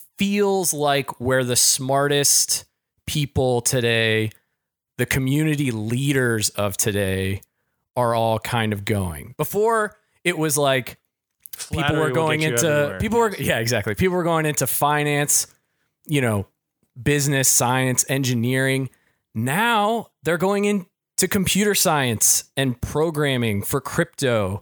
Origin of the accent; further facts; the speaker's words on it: Midwest, United States; I'm from the Midwest.